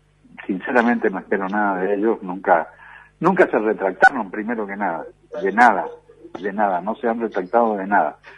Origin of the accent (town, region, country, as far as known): Argentina